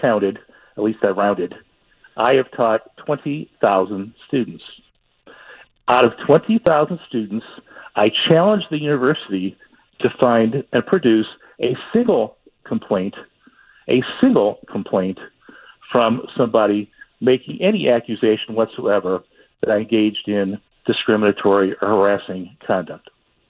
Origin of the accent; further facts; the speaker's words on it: Detroit, Michigan, United States; In the city of Detroit, I was raised in African-American culture.